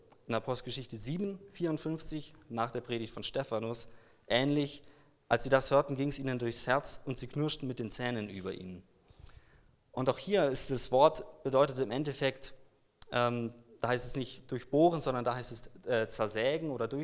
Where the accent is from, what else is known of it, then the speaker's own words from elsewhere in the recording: Germany; accent: German; ich habe einen gewissen deutschen Akzent